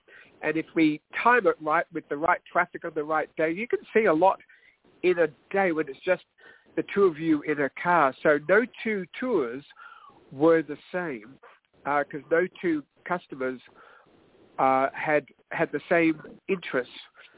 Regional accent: Melbourne, Victoria, Australia; now in California, United States; Well, I'm from Melbourne, Australia, where I was always a movie-struck kid

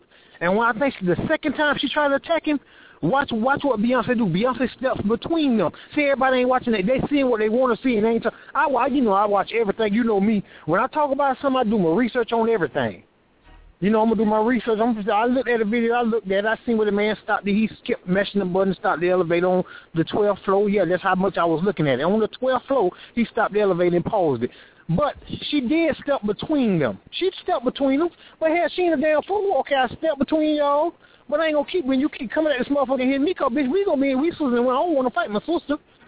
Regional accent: Florida, United States; But if I had been me, being from where I'm from Florida. We don't play that.

